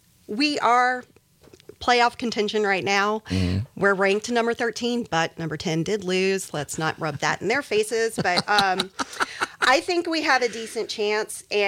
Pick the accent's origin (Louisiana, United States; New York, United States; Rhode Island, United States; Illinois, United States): Louisiana, United States; Baton Rouge; I grew up in Baton Rouge, basically in the shadows of Tiger Stadium.